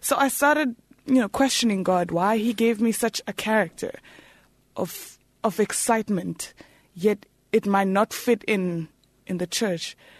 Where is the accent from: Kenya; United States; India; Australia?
Kenya; Nairobi; also born or lived in Kisumu; I wish to stick to exotic, but I'm from Kenya, Eastern Africa.